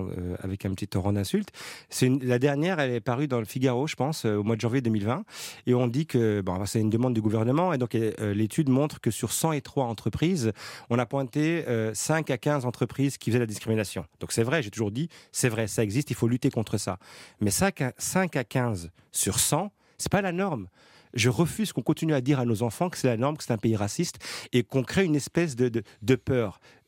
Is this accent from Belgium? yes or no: yes; Belgium; je suis un Belge d'origine marocaine, de confession musulmane, de culture judéo-chrétienne et laïque.